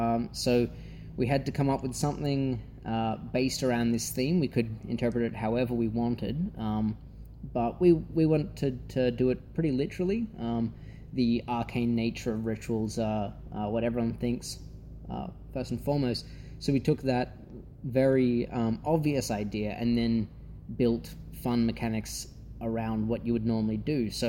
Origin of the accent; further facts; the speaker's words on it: Sydney, New South Wales, Australia; now in Melbourne, Australia; I'm from Sydney originally, but now from Melbourne.